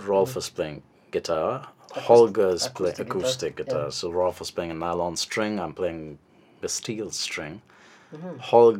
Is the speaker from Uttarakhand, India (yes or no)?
no; Bangalore, Karnataka, India; also born or lived in Mumbai; Well, I was living in Bombay for about 8 years. Mm-hmm. I'm originally from Bangalore. And I moved there for the music